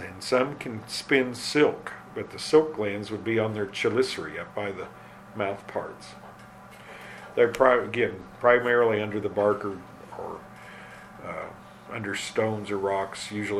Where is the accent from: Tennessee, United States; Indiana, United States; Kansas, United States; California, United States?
Indiana, United States; We had lots of problems with them where I grew up in Indiana.